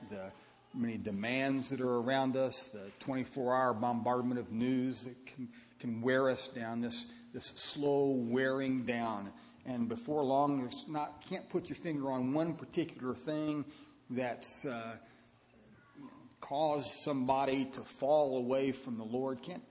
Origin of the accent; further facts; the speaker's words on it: Louisville, Kentucky, United States; I am from Kentucky. My mother is still living. She lives over in Elizabethtown. I grew up in Louisville and went to school at Moorhead and Eastern, and then preached for several years in Paris, Kentucky.